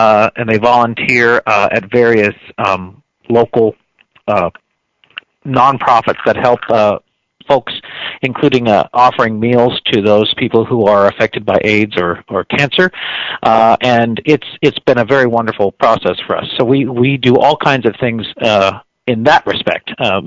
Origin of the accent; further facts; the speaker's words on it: Kansas City, United States; I come from Kansas City, by the way, so everything is up to date there as well.